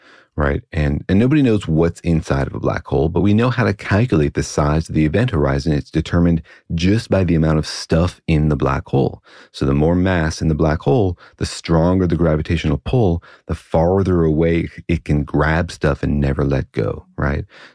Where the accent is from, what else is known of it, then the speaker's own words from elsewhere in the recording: Los Alamos, New Mexico, United States; Well, I grew up in Los Alamos, so maybe I'm especially radioactive